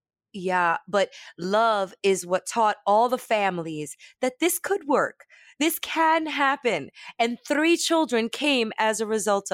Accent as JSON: {"language": "English", "town": "Brooklyn", "region": "New York", "country": "United States", "tie": "born or raised there", "said": "But growing up in Brooklyn, I really got to see un chin de to."}